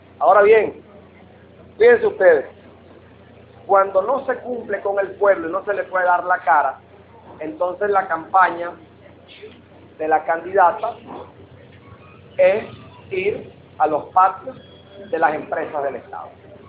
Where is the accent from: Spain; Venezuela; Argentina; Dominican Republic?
Venezuela; como ciudadano, como venezolano